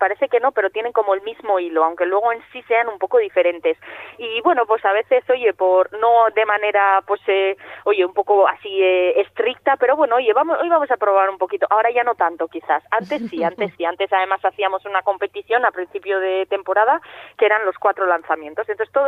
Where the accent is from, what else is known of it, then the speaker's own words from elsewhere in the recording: Basque Country, Spain; Yo al final, bueno, soy de Ermo, a un pueblito de aquí de Vizcaya